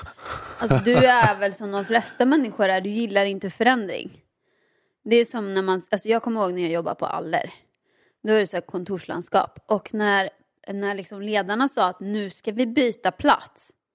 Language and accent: Swedish; Åmål, Västra Götaland County, Sweden; now in Stockholm, Sweden; Alltså jag flyttar från Åmål till Stockholm. Så jag har ju aldrig känt mig hemma i Stockholm.